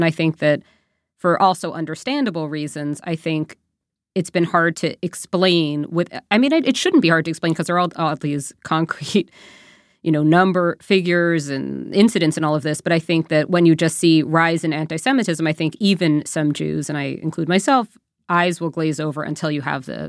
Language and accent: English; New York, United States; I'm from New York originally. I was back pretty recently, like I guess a couple months ago.